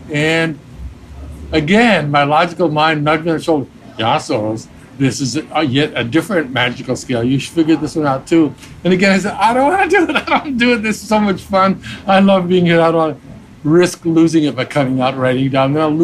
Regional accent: California, United States; I said, "Pan, I'm a musician from California.

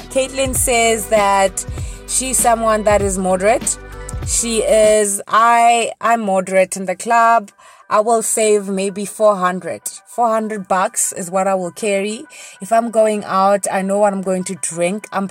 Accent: Limpopo, South Africa; Senior Oates hails from the province of Limpopo, my hometown.

